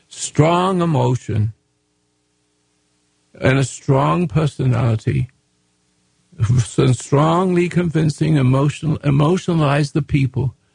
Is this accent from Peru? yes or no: no; England, United Kingdom; now in United States; I'm an Englishman, and I am become American, of course, a long time ago. I'm a dual citizen. And in England, we have sports like you have here.